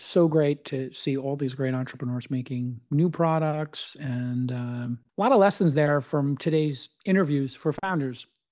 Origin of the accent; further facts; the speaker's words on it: Brooklyn, New York, United States; I can remember when I was like 11, 12 or 13 growing up in Brooklyn, and we would play Sunday nights